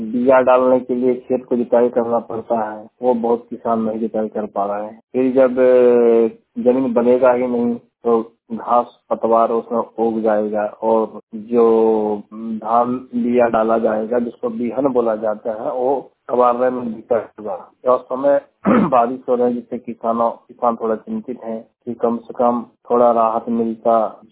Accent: Hardakol, Jharkhand, India; मैं देवघर जिला के अंतर्गत ग्राम हरदकोल का निवासी हूँ।

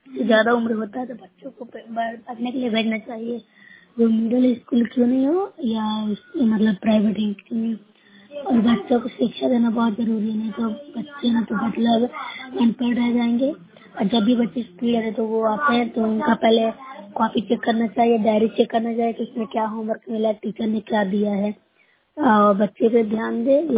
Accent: Nursarai, Bihar, India; मैं नूसरा ब्लॉक से हूँ, जिला नालंदा की निवासी हूँ।

